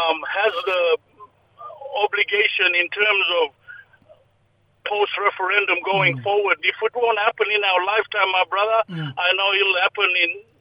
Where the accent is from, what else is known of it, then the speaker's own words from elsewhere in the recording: Old Mapoon, Queensland, Australia; now in Western Australia, Australia; from the Torres Strait Islands, Old Mapoon in the Western Cape there.